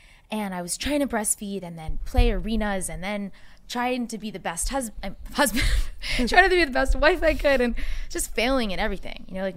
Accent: Boston, Massachusetts, United States; now in Los Angeles, United States; I'm from Boston originally, so it's kind of shocking that like this turn of events happened.

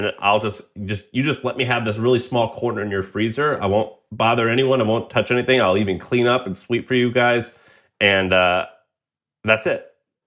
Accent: Missouri, United States; so I'm from Missouri and I've hung out a lot in Tennessee and Alabama and all these small towns.

